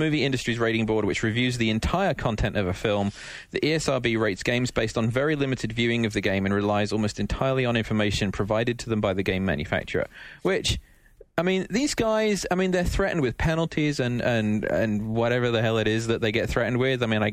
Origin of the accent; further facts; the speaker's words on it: England, United Kingdom; I'm from England